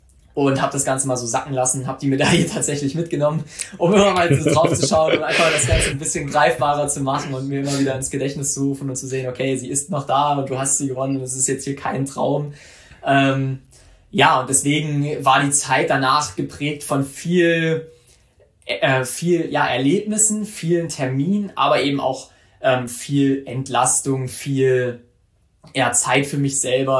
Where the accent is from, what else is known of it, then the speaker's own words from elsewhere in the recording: Mühlhausen, Thuringia, Germany; dann wurde ich von meiner Heimatstadt Mühlhausen hier in Thüringen empfangen.